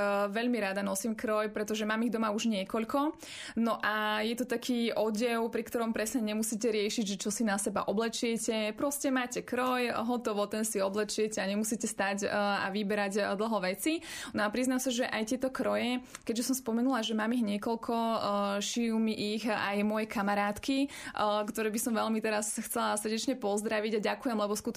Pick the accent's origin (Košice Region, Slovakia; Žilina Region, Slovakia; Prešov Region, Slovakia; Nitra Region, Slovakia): Žilina Region, Slovakia; Skalité; Ano, jsou to Kysuce a konkrétně pochádzam z obce Skalité.